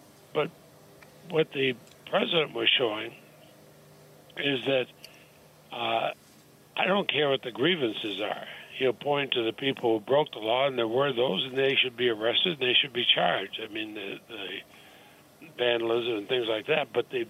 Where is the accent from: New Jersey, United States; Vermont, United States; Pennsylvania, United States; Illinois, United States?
Vermont, United States; Montpelier; I grew up in Montpelier. I remember the number of times people would march up to the state house.